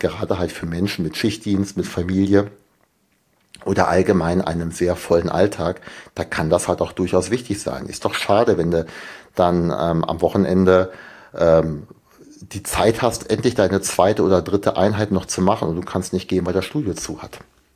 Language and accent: German; Föhr, Schleswig-Holstein, Germany; Ich glaube, also hier komme ich aus Föhr hier, das ist wirklich sehr, sehr klein.